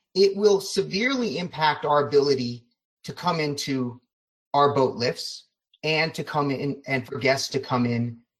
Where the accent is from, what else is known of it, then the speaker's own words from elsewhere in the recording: Lake Tahoe, United States; I grew up on Lake Tahoe with that 20 feet of beach. We didn't have a pier growing up.